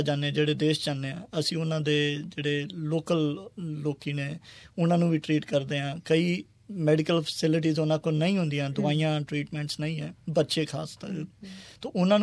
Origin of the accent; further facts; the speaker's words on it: Punjab, India; ਇੱਕ ਪੰਜਾਬੀ ਹੋਣ ਦੇ ਨਾਤੇ ਉਹਨਾਂ ਦਾ ਜੋ ਰਿਗਾਰਡ ਹੈ ਸਾਡੇ ਬਾਰੇ